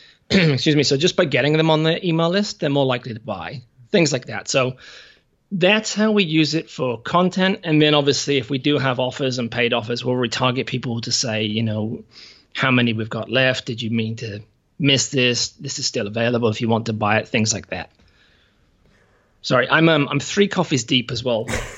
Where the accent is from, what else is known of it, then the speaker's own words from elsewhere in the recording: England, United Kingdom; now in New Zealand; So I'm an English guy. My accent's pretty messed up nowadays. I live in New Zealand with my partner, Freya.